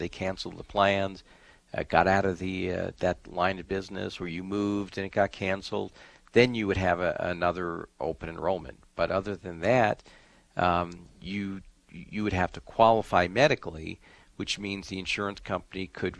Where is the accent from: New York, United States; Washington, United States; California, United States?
New York, United States; Staten Island; I think about that because I grew up in New York, and in 1965. A bridge opened, the Verrazano Narrows Bridge, that it connected Brooklyn to Staten Island, which is where I lived.